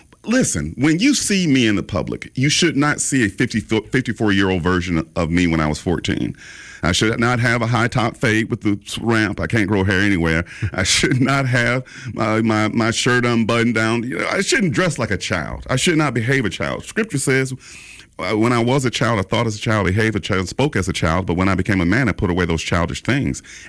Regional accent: the South, United States; accent: Southern; Listen, I'm a Southerner. I'll draw my words and drag words out and leave a G off something like Macon.

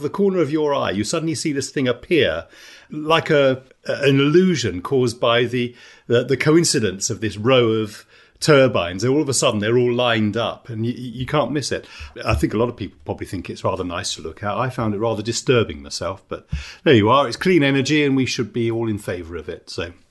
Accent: Margate, South East England, United Kingdom; I grew up in Margate, and I seldom go back.

